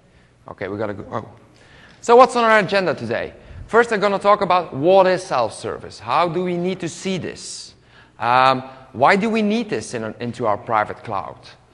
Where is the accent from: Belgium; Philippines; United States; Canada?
Belgium; English is a second language; I am not from the USA. You will probably hear that on my accent, but I am from Belgium.